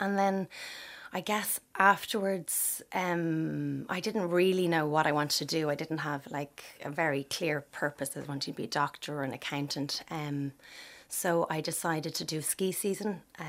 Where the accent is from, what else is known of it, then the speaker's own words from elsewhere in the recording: Sandycove, Leinster, Ireland; I grew up in Sandy Cove, played tennis, went swimming in 40 foot, went to a local school